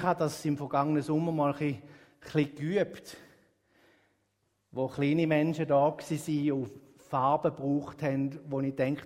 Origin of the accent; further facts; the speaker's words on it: Switzerland; Als Schweizer lieben wir Beständigkeit.